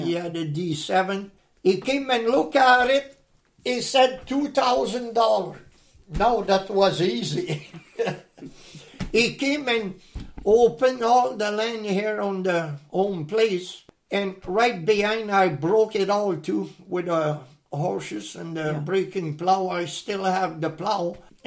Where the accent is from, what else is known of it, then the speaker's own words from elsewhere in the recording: Montreal, Quebec, Canada; born there; I was born in Montreal, and my parents moved west from there.